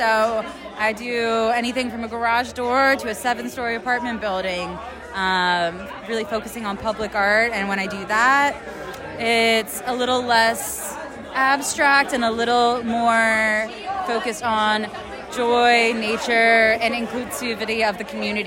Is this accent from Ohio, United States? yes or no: no; Delaware, United States; I am not from St. Pete. I'm originally from a tiny town in rural Delaware.